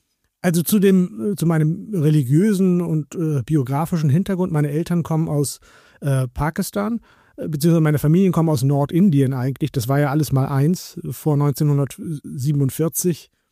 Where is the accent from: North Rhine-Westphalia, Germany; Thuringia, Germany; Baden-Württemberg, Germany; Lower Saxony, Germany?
Lower Saxony, Germany; Oldenburg; born there; Ich bin in Deutschland geboren, in Oldenburg.